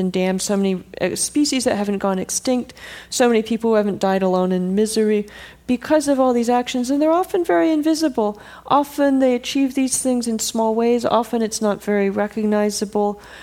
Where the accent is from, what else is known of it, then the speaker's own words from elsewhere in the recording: California, United States; There were basically almost no coyotes when I was growing up in Marin.